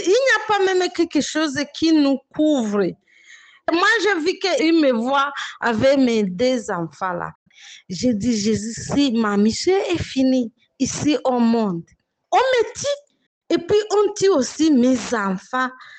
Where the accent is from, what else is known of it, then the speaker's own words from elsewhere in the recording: DR Congo; now in Mayotte; Je suis congolaise et je suis à Mayotte.